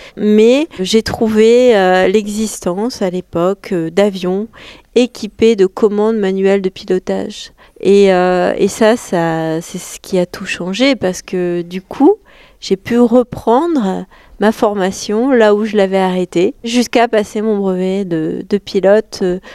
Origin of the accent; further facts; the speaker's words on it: Noirétable, Auvergne-Rhône-Alpes, France; Oui, j'ai grandi à Noirétable, à 30 km de Roanne.